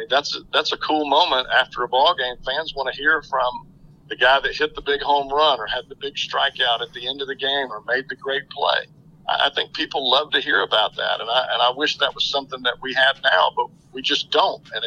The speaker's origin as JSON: {"language": "English", "region": "Alabama", "country": "United States", "tie": "born or raised there", "said": "When I was growing up, now I grew up in Alabama"}